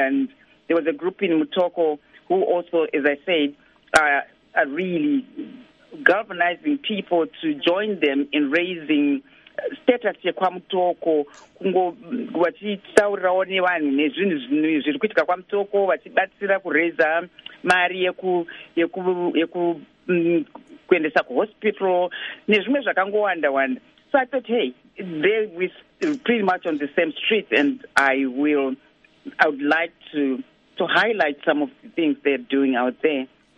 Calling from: Alberta, Canada; I'm phoning from Alberta, Canada.

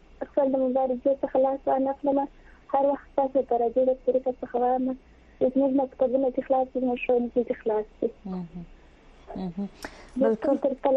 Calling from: Helmand, Afghanistan; تا په امریکا کې زه په هلمند کې یم، هلمند کې

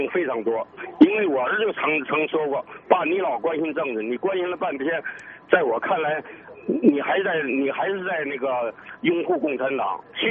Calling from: Beijing, China; 我是北京的，我当年是当过红卫兵啊。

